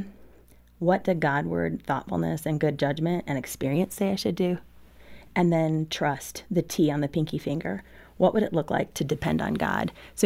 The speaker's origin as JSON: {"language": "English", "region": "Midwest", "country": "United States", "tie": "born or raised there", "said": "And I grew up in the Midwest"}